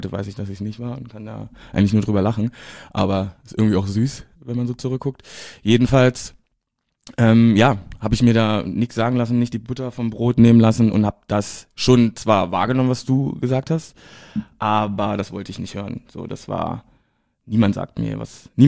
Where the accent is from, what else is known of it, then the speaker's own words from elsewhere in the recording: East Germany, Germany; moved away as an adult; now in Berlin, Germany; ich komme ja aus dem Osten, da konnte ich mich aufgrund vieler Gegebenheiten nicht outen. Ich habe das also sehr spät gemacht, mit 21, genau zu dem Zeitpunkt, als ich auch nach Berlin gezogen bin